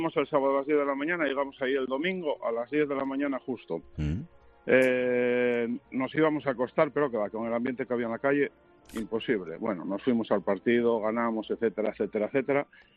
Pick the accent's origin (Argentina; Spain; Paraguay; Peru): Spain; Oviedo, Asturias; Yo soy de Oviedo